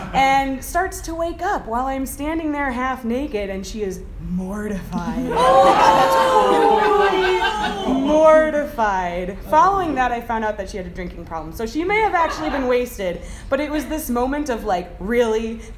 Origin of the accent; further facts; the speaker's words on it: Detroit, Michigan, United States; I'm from Detroit.